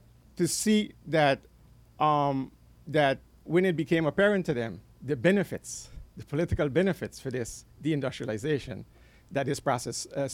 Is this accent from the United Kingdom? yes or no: no; Netherlands; Same thing happening in Europe where I grew up. I grew up in the Netherlands.